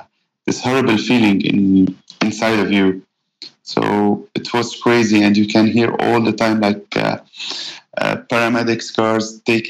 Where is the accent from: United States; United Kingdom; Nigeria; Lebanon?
Lebanon; living in Lebanon, like, or being born and raised in Lebanon